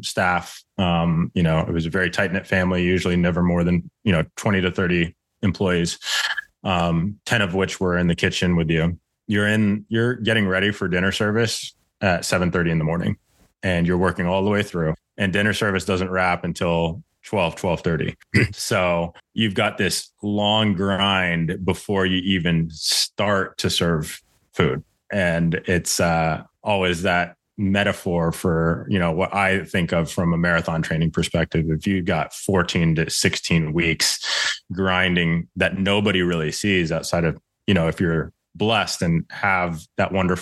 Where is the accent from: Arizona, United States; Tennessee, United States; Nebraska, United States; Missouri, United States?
Arizona, United States; also born or lived in East Los Angeles; I was born in East LA, but really moved out of LA with the family and extended family when I was two. So I don't remember much of that, but I was really born and raised, or I was raised, I would say, in Arizona.